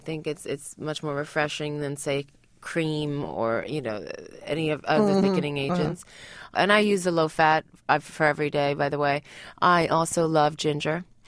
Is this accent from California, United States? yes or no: no; New York City, New York, United States; And I think, you know, New York City and growing up in New York City really has formed my culinary identity.